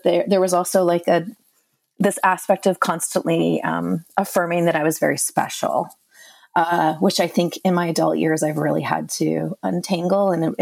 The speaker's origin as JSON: {"language": "English", "country": "Canada", "tie": "born or raised there", "said": "I grew up in Canada in a Pentecostal system."}